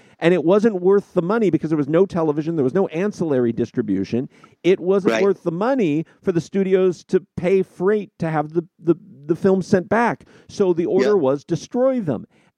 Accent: California, United States; I grew up in California. Jack London is a huge figure there.

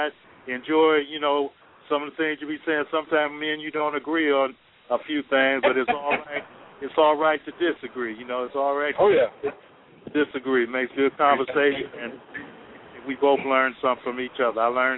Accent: Philadelphia, Pennsylvania, United States; when I lived in Philadelphia, I came from Philadelphia to here

